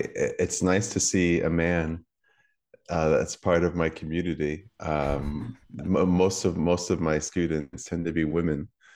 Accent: Connecticut, United States; My early life, I grew up in Connecticut and I come from a small family, a small immediate family.

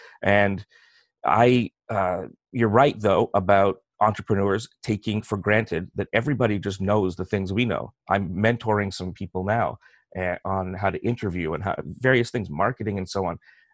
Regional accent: Canada; I'm very Canadian.

